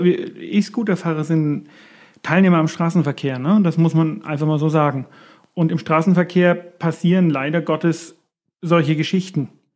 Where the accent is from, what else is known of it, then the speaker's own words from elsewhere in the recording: Erlangen, Bavaria, Germany; ich komme aus Erlangen, ne? Und Erlangen ist eine, nennen wir es mal, sehr fahrradaffine Stadt.